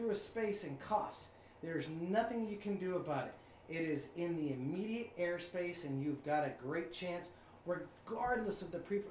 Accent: California, United States; No, I grew up in Southern California.

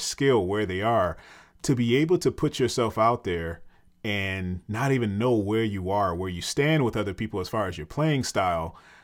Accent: New York, United States; Dude, I'm from New York.

